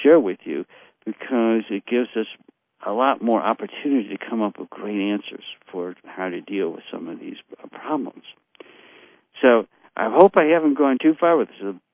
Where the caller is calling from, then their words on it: United States; I'm speaking from the United States